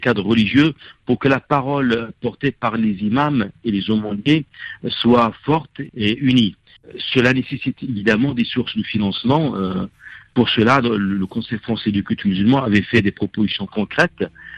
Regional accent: France; en tant que français de coutume musulman

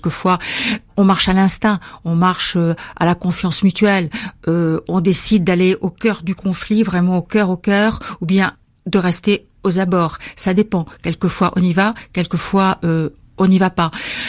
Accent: Morocco; Petite fille, j'ai été élevée au Maroc, dans le sud du Maroc, parce que mon père était en mission là-bas.

